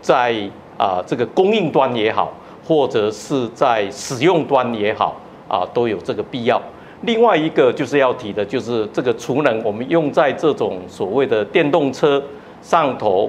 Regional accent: Taiwan; 我想我们台湾人在那边的贡献那个足迹都可以找得出来

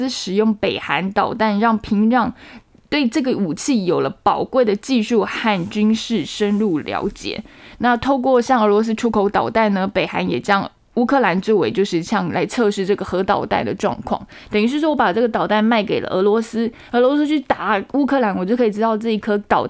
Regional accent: Taiwan; 因为我们台湾人就是有赚很多的钱的人

